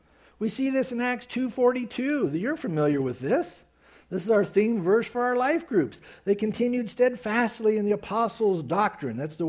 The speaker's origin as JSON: {"language": "English", "town": "San Diego", "region": "California", "country": "United States", "tie": "born or raised there", "said": "That was my lifestyle growing up in San Diego before I got saved."}